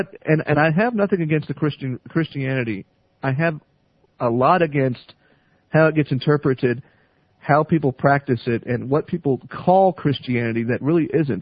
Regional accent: Virginia, United States; I grew up in Southern Virginia, about 50 miles south of Liberty University

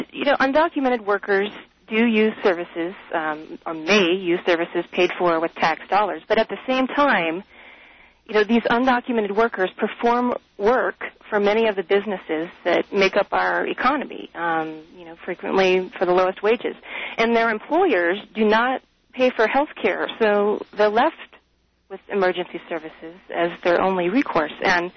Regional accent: United States; But I'm Irish-American, and I'm the daughter of a twice-decorated Vietnam War veteran.

